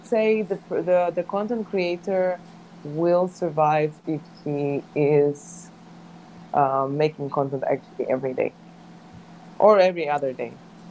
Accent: Russia; Me, I'm from Russia.

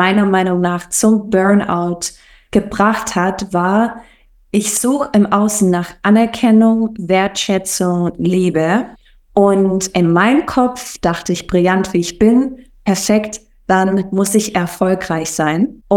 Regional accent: Sigmaringen, Baden-Württemberg, Germany; Ich bin aufgewachsen im Süden von Deutschland, in einem kleinen Städtchen, das nennt sich Sigmaringen, und das war voll schön.

